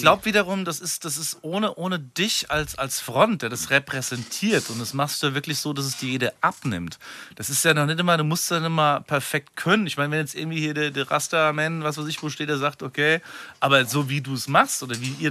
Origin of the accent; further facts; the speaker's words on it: Hanau, Hesse, Germany; now in Hanau, Germany; wenn wir in Frankfurt sind, wir kommen aus Hanau